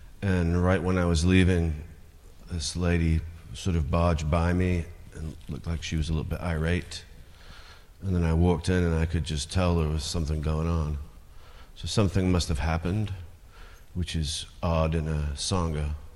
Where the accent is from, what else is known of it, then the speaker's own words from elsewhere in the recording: England, United Kingdom; I was raised in England